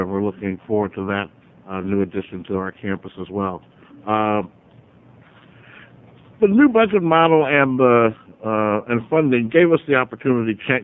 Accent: Richmond, California, United States; my hometown, Richmond, California, is actually one of the leading contributors of weeds to the Columbia River. So on behalf of Richmond, I apologize to all of you.

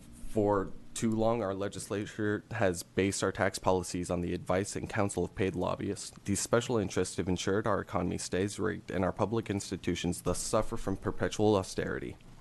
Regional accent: Portland, United States; I grew up in Portland primarily. I moved around a lot due to economic circumstances in my childhood. As a result, grew up very acutely aware of how the income inequality in Portland affects different groups.

